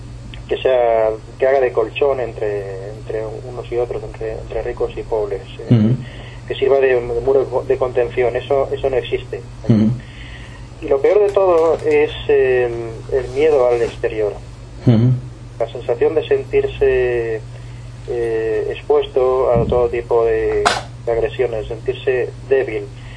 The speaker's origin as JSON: {"language": "Spanish", "town": "Barcelona", "region": "Catalonia", "country": "Spain", "said": "permitidme decirlo, yo soy de Barcelona, ¿no?"}